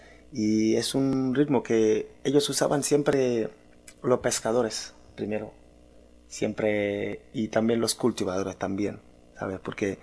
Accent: Senegal; also born or lived in Canary Islands; now in Madrid, Spain; Pero en el 99 que salí de Senegal, veníamos para un contrato de trabajo que hacíamos en las Islas de Canarias.

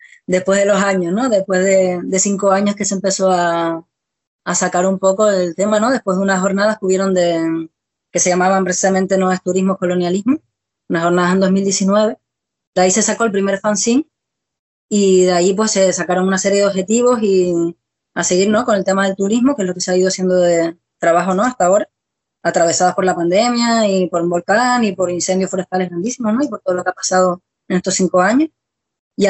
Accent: Canary Islands, Spain; En un territorio como Canarias, que somos islas, ¿no? En el Atlántico y todo nos viene de fuera, ¿no?

